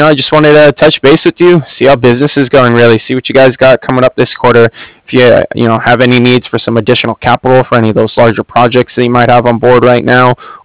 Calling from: Cardiff, Wales, United Kingdom; I'm calling from Cardiff.

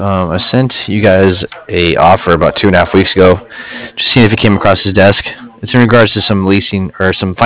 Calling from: Cardiff, Wales, United Kingdom; I'm calling from Cardiff. I spell it C-A-R-D-I-F-F.

